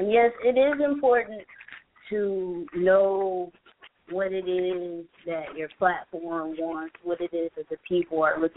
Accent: Birmingham, Alabama, United States; some of the artists I've had the pleasure of interacting with here in my hometown will be an essential part of establishing Birmingham a little bit more as far as the music industry is concerned.

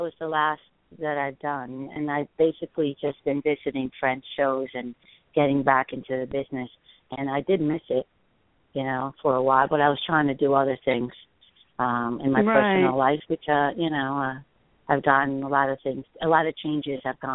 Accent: Colombia; I grew up in South America, in Colombia, and my dad was a musician

